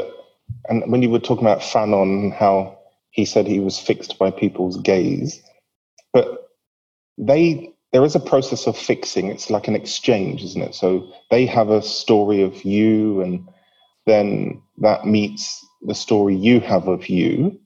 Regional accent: London, United Kingdom; I grew up in London as a child of immigrant parents from the Caribbean.

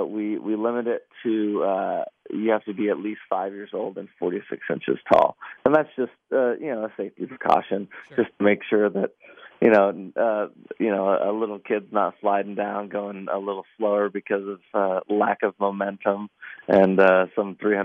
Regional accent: Kansas City, Missouri, United States; I'm actually from Kansas City. I grew up in Kansas City.

